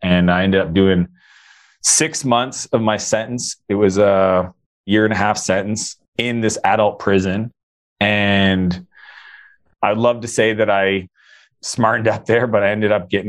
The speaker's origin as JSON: {"language": "English", "region": "Atlantic Canada", "country": "Canada", "said": "I'm from the East Coast of Canada."}